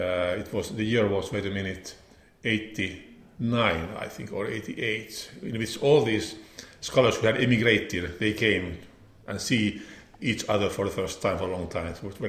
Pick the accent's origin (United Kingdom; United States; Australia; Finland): Finland; English is a second language; Well, of course, I'm from Finland, so I'm a little bit outsider in this sense.